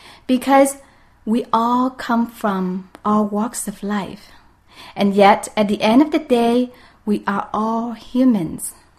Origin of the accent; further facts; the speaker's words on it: Vietnam; And so growing up in Vietnam as a blind woman